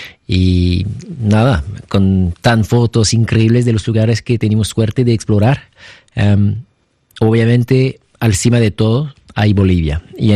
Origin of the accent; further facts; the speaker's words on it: France; Lo que yo hago como explorador francés es una repetición de lo que hicieron los pueblos antes de nosotros.